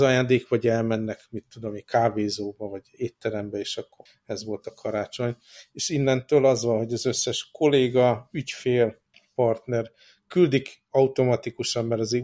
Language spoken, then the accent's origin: Hungarian; Hungary; mint európai, és mint magyar, és nekem a család, ami a legfontosabb karácsonykor